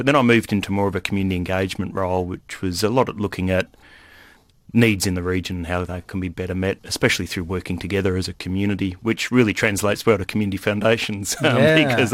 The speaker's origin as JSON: {"language": "English", "town": "Warrnambool", "region": "Victoria", "country": "Australia", "tie": "born or raised there", "said": "I grew up in the Warrnambool district in a farming family over there, so very familiar with country issues and country challenges"}